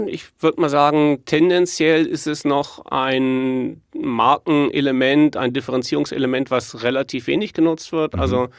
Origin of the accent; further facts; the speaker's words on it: Chur, Grisons, Switzerland; accent: Graubünden German; Ja, das ist jetzt gutes Graubündnerdeutsch, aber das würde ich jetzt irgendwie anders sagen. Oder jetzt hier bei uns in Chur ist es halt nicht